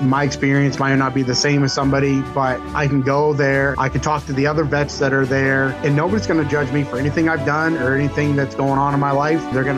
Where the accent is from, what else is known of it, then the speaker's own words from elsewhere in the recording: Fort Fairfield, Maine, United States; I'm originally from Fort Fairfield, Maine. I first joined the military in the Maine National Guard.